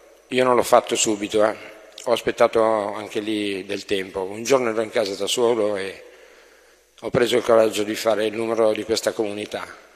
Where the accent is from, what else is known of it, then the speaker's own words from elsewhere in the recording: Lombardy, Italy; Io vengo dalla provincia di Milano, ho 47 anni e da quasi 3 anni vivo in comunità.